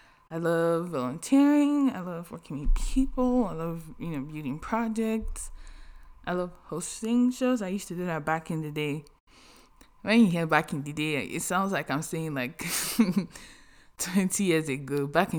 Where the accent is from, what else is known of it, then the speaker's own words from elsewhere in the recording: Nigeria; now in United States; I'm from Nigeria. I currently live in the United States, and I'm Yoruba.